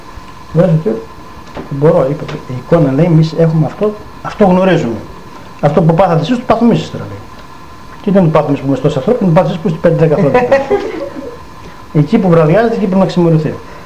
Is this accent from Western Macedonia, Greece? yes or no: no; Lagkadas, Central Macedonia, Greece; Είμαστε από το Λαγκαδά